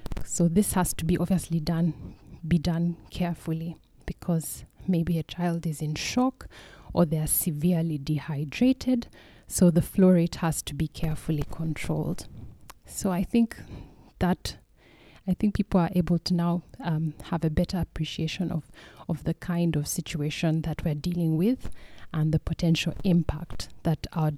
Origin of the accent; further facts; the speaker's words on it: Uganda; We're coming from Africa, from Uganda, and I'm going to, Canada.